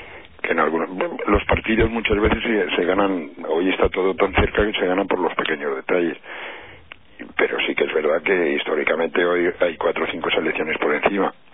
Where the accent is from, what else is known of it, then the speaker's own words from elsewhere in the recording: Spain; tener identidad de cómo somos los españoles